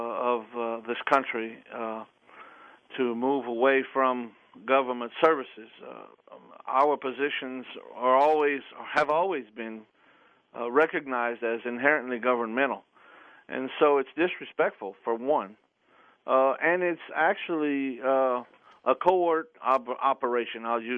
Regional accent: Louisiana, United States; I think it's Louisiana, my home state

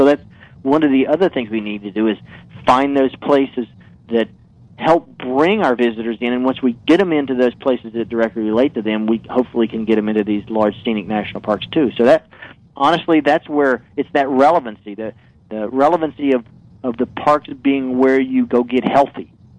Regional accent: East Coast, United States; Those of us that grew up, I grew up here on the East Coast.

